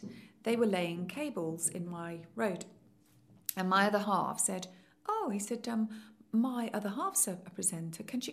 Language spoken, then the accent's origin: English; Nottingham, East Midlands, United Kingdom; So it was really good fun, except at the time it was filmed in Nottingham, which of course is my hometown